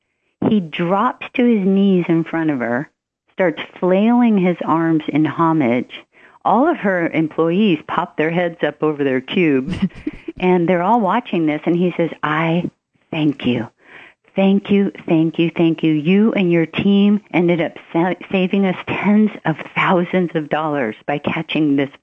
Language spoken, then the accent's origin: English; Hawaii, United States; And Willacokie was the street I grew up on in Hawaii.